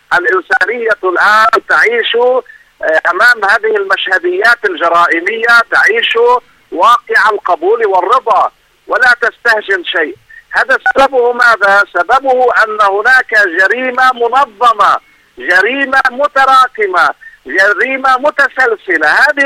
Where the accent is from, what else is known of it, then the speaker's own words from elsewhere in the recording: Lebanon; وعندنا في لبنان جرائم قانا وغيرها